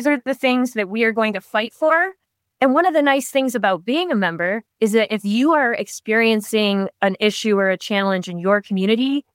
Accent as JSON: {"language": "English", "town": "Flint", "region": "Michigan", "country": "United States", "tie": "born or raised there", "said": "I remember I was a kid growing up in Flint, Michigan"}